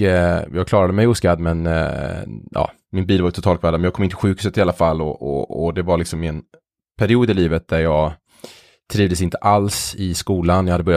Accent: Tjörn, Västra Götaland County, Sweden; also born or lived in Iceland; Så att jag föddes ju på Island. Min mamma är islänning och min pappa är svensk. Så jag är dubbel medborgare. Och flyttade till Sverige när jag var 3. Växte upp på Tjörn.

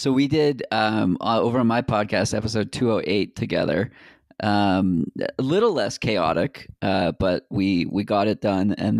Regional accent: Boston, Massachusetts, United States; I grew up in Boston, one town over from where the Boston Marathon would run through.

